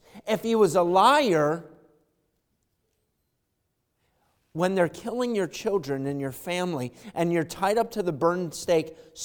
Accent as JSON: {"language": "English", "town": "Irondequoit", "region": "New York", "country": "United States", "tie": "born or raised there", "said": "We grew up in Irondequoit, East Irondequoit."}